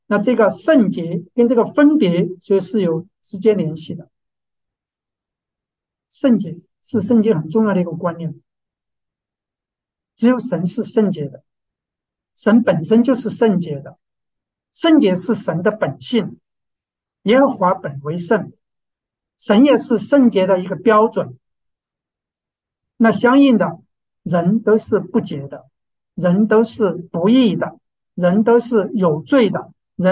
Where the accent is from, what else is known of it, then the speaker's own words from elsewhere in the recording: Sichuan, China; 我是四川人。四川人是比较喜欢吃猪肉，不喜欢吃鱼